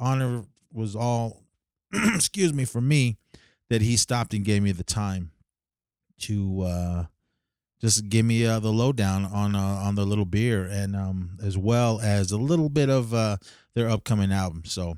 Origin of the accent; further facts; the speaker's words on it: Oakland, California, United States; In my hometown, Oakland, California, in one of the neighborhoods that I've just always loved to just go down there and skate, mainly in the Fruitvale area.